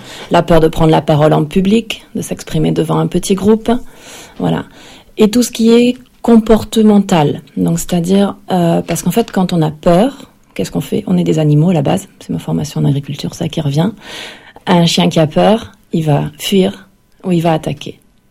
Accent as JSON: {"language": "French", "town": "Toulouse", "region": "Occitanie", "country": "France", "said": "Je suis originaire de Toulouse."}